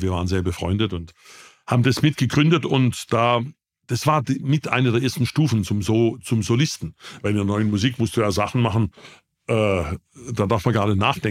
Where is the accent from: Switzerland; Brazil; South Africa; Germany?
Germany; Baden-Württemberg; accent: Swabian; ich bin Schwabe, wie man ja verhohlen merkt.